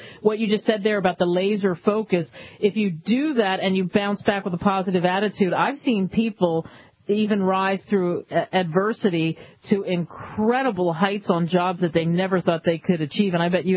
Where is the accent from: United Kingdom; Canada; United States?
United States; Philadelphia, Pennsylvania; I grew up in Philadelphia and I'm a lifelong Eagle fan